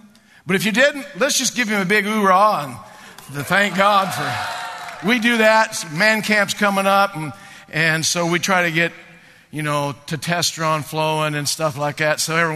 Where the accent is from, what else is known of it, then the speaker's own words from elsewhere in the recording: Hood River, Oregon, United States; When I graduated, I went back to my hometown, Hood River, Oregon